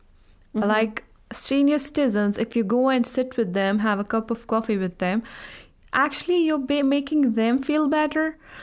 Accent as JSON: {"language": "English", "region": "Jammu and Kashmir", "country": "India", "said": "Since I come from Kashmir, we don't have that."}